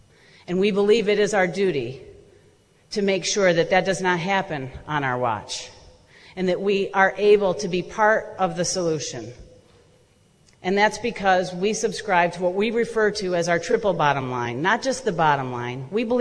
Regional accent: Jackson, Michigan, United States; when I grew up in Jackson, my dad retired from Consumers, so we were a Jackson family

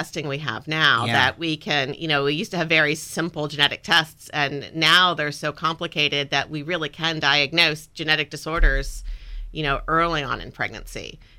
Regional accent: Virginia Beach, Virginia, United States; I'm from Virginia. So my family's from Virginia Beach. So when I finished up my fellowship, I was looking for coming back to Virginia.

